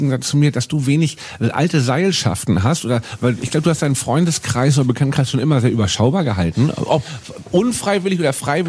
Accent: Hamburg, Germany; Und ich bin von der Elbphilharmonie inzwischen nicht Fan, aber ich akzeptiere sie, hat sehr lange als Hamburger für mich gedauert.

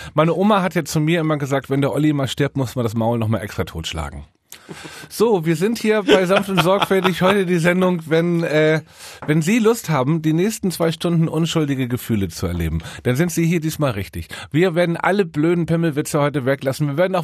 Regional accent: Hamburg, Germany; weil Hamburg immer noch die Heimat, also meine Heimat ist und ich werde wahrscheinlich auch irgendwann begraben werden in Hamburg.

